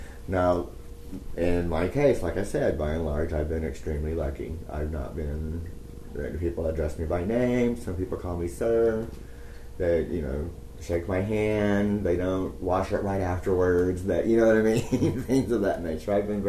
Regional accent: Martinsville, Indiana, United States; But I'm from Martinsville, and I just went 20 miles south to Bloomington.

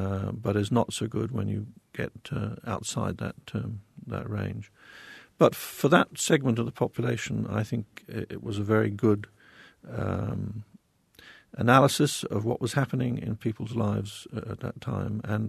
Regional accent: England, United Kingdom; As an Englishman

